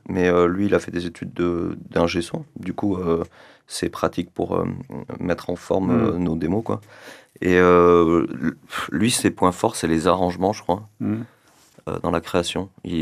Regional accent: France; vu qu'on est français, vu qu'on joue la plupart du temps en France

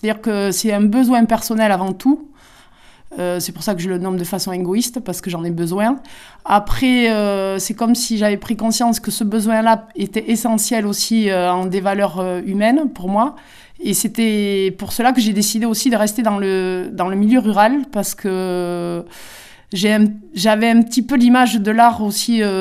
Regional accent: Hontanx, Nouvelle-Aquitaine, France; D'accord, donc je suis d'Hontanx. Après je suis partie m'installer à Perquis.

